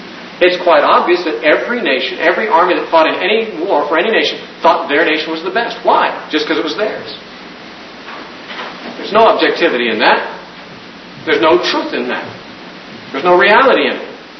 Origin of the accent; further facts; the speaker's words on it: United States; I'm thankful that I'm an American.